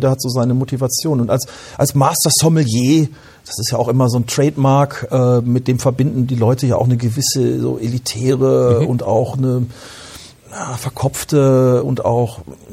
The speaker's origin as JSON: {"language": "German", "town": "Gütersloh", "region": "North Rhine-Westphalia", "country": "Germany", "said": "Ich komme ja aus Gütersloh."}